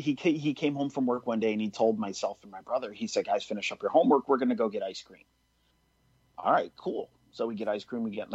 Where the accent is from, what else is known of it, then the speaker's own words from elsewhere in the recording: Utica, New York, United States; also born or lived in Arizona; when I moved from Arizona here back to the capital, I'm originally from Utica. And I spent a year in Arizona after I got out of the military.